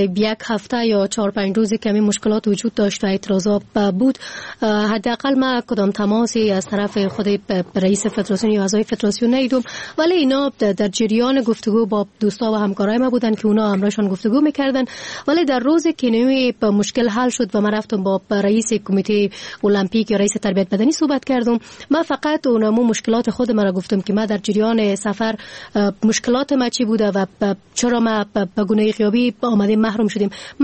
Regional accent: Afghanistan; به عنوان یک فرد مسلمان و از یک کشور مسلمان که از افغانستان هستیم،

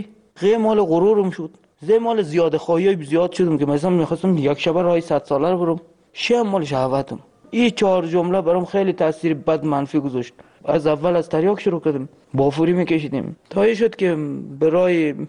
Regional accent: Afghanistan; moved away; ما الان نزدیک 3 سال نیم همین جنز روزی که از افغانستان آمدیم

